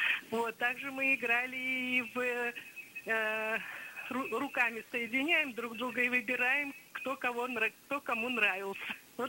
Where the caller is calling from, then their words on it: Balakovo, Saratov Oblast, Russia; я звоню из Саратовской области, города Балаково.